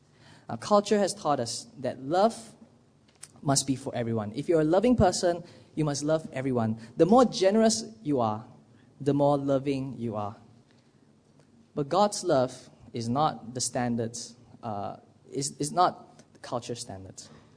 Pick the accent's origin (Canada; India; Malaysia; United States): Malaysia; Miri, Sarawak; Every year in my hometown, in Sarawak, in Miri, my aunt, every year, Chinese New Year, I go to her house.